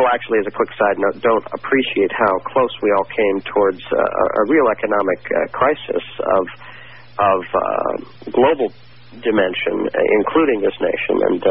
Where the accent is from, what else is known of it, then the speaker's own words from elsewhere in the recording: Utah, United States; Oh, I grew up in Utah, and I sure enjoyed many of those types of evenings in the desert.